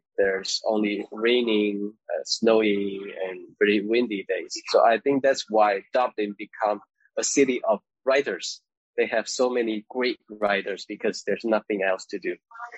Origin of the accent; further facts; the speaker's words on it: Shantou, Guangdong, China; English is a second language; I went back to my hometown, Shantou, a small city in Guangdong province.